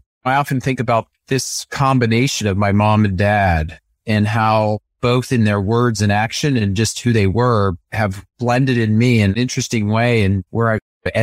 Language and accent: English; Florida, United States; also born or lived in Chelsea, Massachusetts; Sure. I was born here in Massachusetts, Chelsea Naval Hospital. My dad was a Marine Corps officer. He had retired when I was born. We moved to Florida when I was a year and a half old. So I pretty much grew up really in South Florida